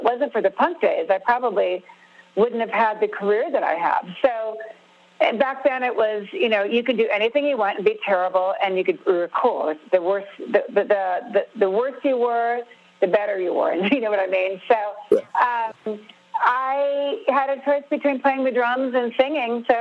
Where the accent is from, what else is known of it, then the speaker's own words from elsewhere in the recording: California, United States; I mean, it's just the way I grew up in Southern California.